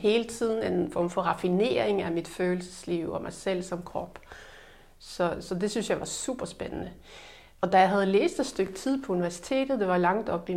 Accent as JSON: {"language": "Danish", "country": "Norway", "moved": "yes", "lives_now": "Denmark", "said": "Og jeg kom til Danmark fra Norge, hvor jeg kommer fra, for at spille teater."}